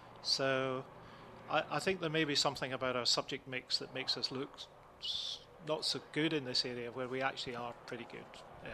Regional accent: Scotland, United Kingdom; because I've lived much more than half my life in Scotland. I've worked there. I'm Scottish.

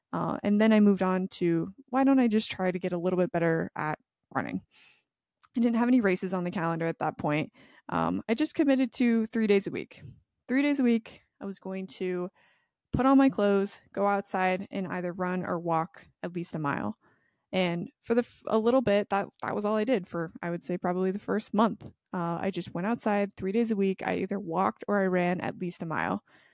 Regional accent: Oregon, United States; moved away as an adult; I just knew that I was born and raised in Oregon, had lived there my whole life, and was feeling very stuck. So I opted to move across the country

